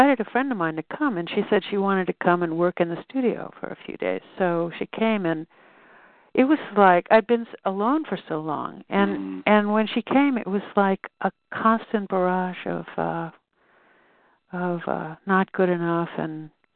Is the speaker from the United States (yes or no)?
yes; Mill Valley, California, United States; oddly enough, I'm also from Mill Valley.